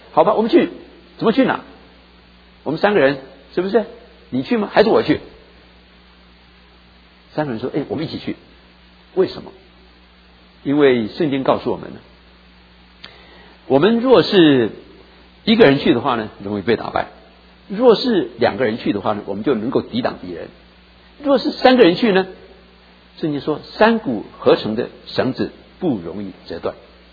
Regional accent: Taiwan; 我们从台湾回来，都是一样的，带些故乡的这些好吃的东西来大家来分享啊。

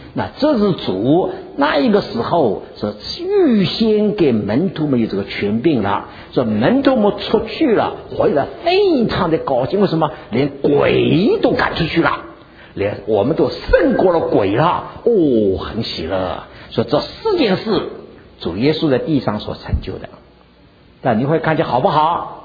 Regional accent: China; now in United States; 那么这个按照我们中国人来说的话呢，我30年到美国的时候呢

